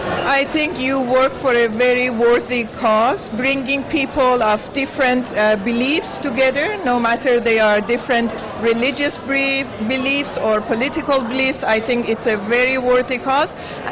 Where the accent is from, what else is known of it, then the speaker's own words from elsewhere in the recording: Washington, District of Columbia, United States; I come from Washington, D.C. in the United States.